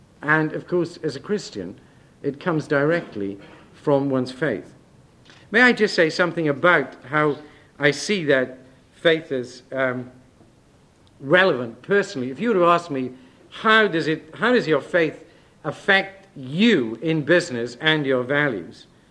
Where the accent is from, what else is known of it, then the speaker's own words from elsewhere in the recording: Wales, United Kingdom; I'm a Welshman as well, and I'm very human, and I just love a fight sometimes.